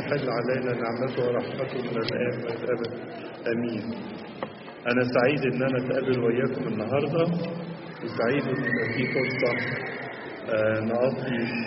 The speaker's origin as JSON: {"language": "Arabic", "country": "Egypt", "said": "في بلادنا مصر"}